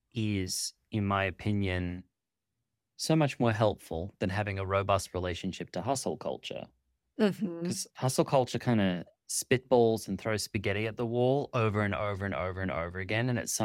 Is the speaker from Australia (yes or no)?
yes; Australia; Now, I'm an Australian